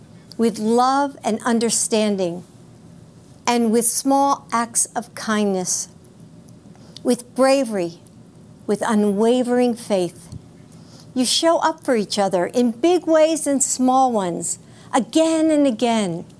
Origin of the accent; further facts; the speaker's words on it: United States; As a mother and a grandmother, as an American, I am heartbroken by the magnitude of this loss